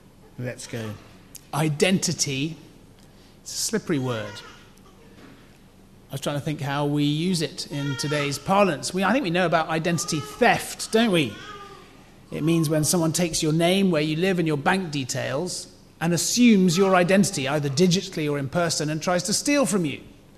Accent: Kenya; I'm a Christian, I'm married to Lucy, I have three super children, I grew up in Kenya

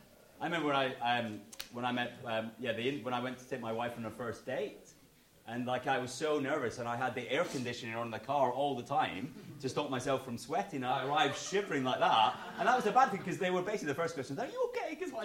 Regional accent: Scotland, United Kingdom; I'm saying these words as a Scotsman, okay? This is hard for me.

